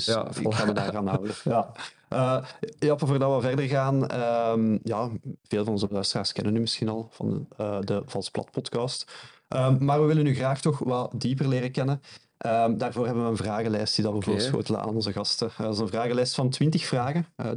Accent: Leuven, Flanders, Belgium; als Leuvenaar

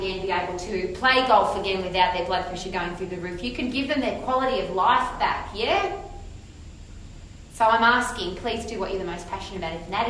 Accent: Australia; Obviously, I'm from Australia.

